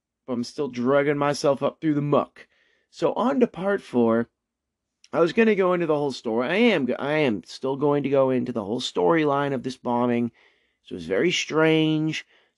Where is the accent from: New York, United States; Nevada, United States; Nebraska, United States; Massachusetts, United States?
Massachusetts, United States; I would use the R word, but I am from Mass, but I don't like to use that because people get angry about the R word.